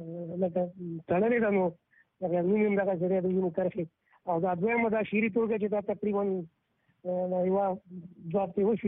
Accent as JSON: {"language": "Pashto", "region": "Kunar", "country": "Afghanistan", "also_born_or_lived": "Pakistan", "moved": "yes", "said": "د کونړ ولایت چې دوم کې مده خاص په نړۍ او د مهاجرت په دور کې چې تاسو وخت افغانستان کې حالات خراب شلو موږ هم مهاجر شوی په پاکستان کې"}